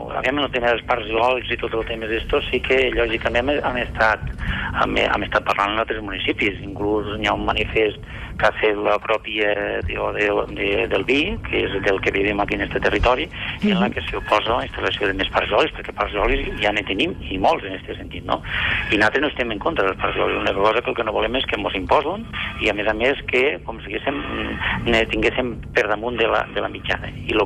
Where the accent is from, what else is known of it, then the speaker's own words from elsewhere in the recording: Catalonia, Spain; vaig néixer a Catalunya, me sento català i somnio en Catalunya